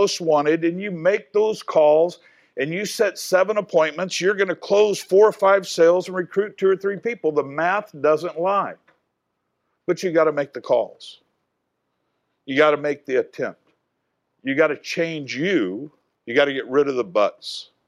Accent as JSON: {"language": "English", "town": "San Antonio", "region": "Texas", "country": "United States", "said": "I'm from San Antonio, and I appreciate it."}